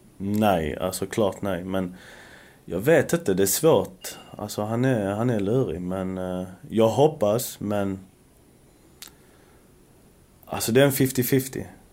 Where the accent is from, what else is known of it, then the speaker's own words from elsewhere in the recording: Helsingborg, Skåne, Sweden; Sen kommer jag från Helsingborg också.